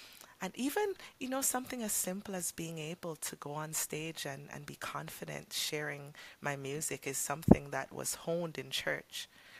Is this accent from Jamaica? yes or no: yes; Brownstown, Saint Ann, Jamaica; So I grew up in Brownstown, St. Anne. So if anyone has been to Ocho Rios, you can go up into the mountains of Mount Diablo. And that's where I grew up. I grew up in a very, very humble beginnings with my grandmother, who was a school teacher